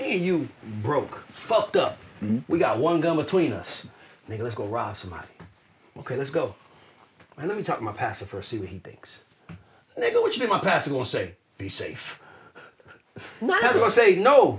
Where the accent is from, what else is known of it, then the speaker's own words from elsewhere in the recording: Bronx, New York, United States; I'm from the Bronx, right? I don't claim it often, but I'm from Patterson Projects.